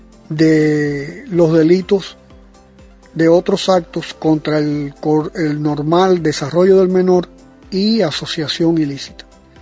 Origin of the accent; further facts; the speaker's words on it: Cienfuegos, Cuba; born there; el Bicentenario de Cienfuegos, que es mi ciudad natal.